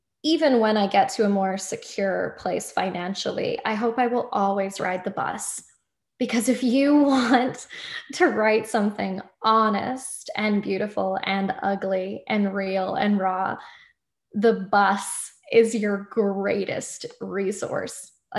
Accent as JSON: {"language": "English", "town": "Edmonton", "region": "Alberta", "country": "Canada", "tie": "born or raised there", "said": "Growing up in Edmonton was a low point of resonance for me. I never felt at home here."}